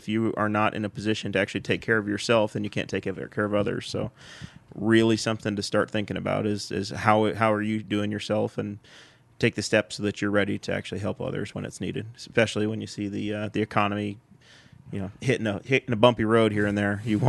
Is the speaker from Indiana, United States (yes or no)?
yes; Indiana, United States; I come from Henry County, Indiana.